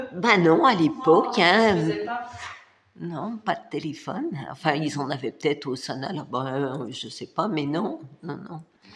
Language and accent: French; Lyon, Auvergne-Rhône-Alpes, France; also born or lived in Oullins; Non, je suis lyonnaise. Lyonnaise, et ben, banlieue lyonnaise, Oulin, j'habitais Oulin et tout.